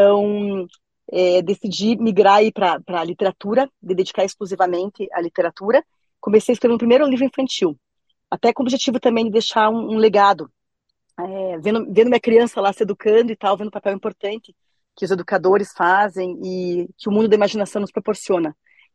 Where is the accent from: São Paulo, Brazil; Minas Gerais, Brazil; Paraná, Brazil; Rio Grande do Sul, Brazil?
Paraná, Brazil; Curitiba; Então, eu sou de Curitiba, né? Sou escritora curitibana.